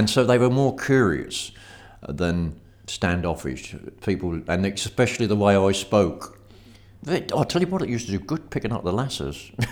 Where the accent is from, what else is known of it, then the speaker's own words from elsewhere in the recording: Ipswich, East of England, United Kingdom; I come from Ipswich. Ipswich, where's that? Oh, is it near London?